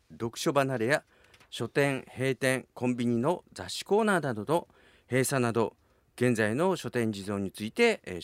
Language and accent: Japanese; Kumamoto, Japan; 奈良と僕の出身地である熊本入ってますね